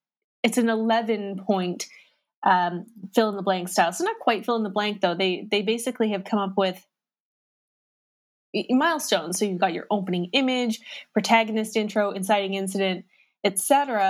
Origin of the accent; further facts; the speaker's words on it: Canada; I'm Canadian, so of course you know where my priorities lie.